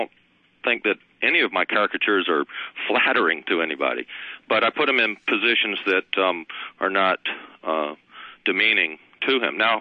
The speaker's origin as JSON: {"language": "English", "town": "Miami", "region": "Florida", "country": "United States", "tie": "born or raised there", "lives_now": "Columbia, United States", "said": "I was born here in Columbia, South Carolina. Grew up in Miami, but moved back, and my father was in the military, stationed here at Fort Jackson."}